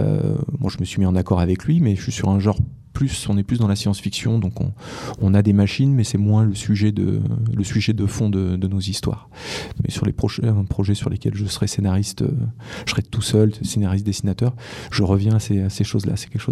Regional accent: Auvergne-Rhône-Alpes, France; je suis originaire, il faut le préciser, d'une région assez rurale, je viens du Cantal, donc j'ai pas dans mon enfance rencontré d'auteurs.

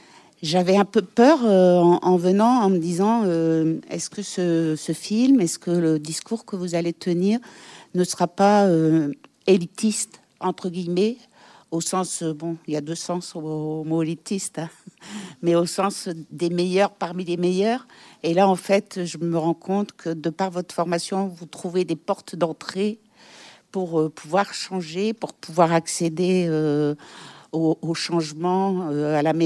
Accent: Lille, Hauts-de-France, France; Oui, moi je viens de Lille

